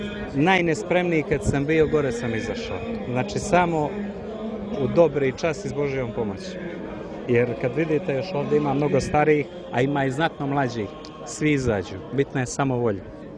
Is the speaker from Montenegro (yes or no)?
yes; Podgorica, Montenegro; Odavde, iz Podgorice.